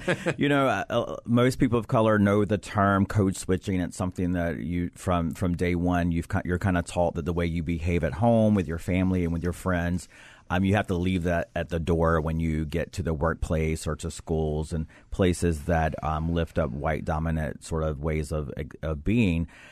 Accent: the South, United States; I came from a very religious family growing up in the South.

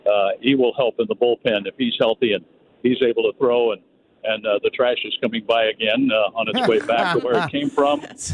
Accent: Missouri, United States; I'm from Missouri. Show me.

